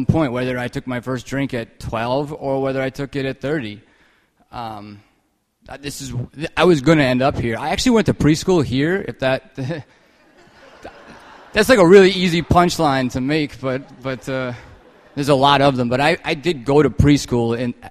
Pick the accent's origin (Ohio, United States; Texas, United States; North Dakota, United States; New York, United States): New York, United States; Manhattan; That being said, I'm from Manhattan. I grew up here.